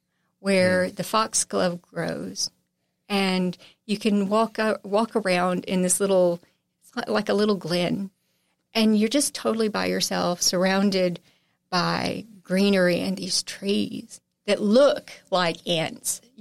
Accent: Texarkana, Texas, United States; But, you know, I'm from Texarkana.

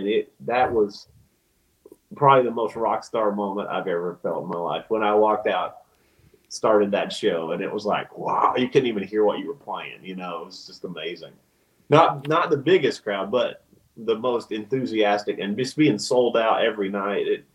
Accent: Piedmont, Alabama, United States; growing up in Alabama, our closest big venue, I'm from a really small town called Piedmont, Alabama, and the population's like 4,000.

